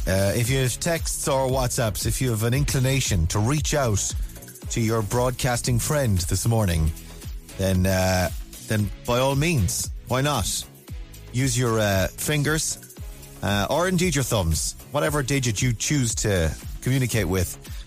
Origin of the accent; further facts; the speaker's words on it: Ireland; As proud Irish men and women, we should be taking the streets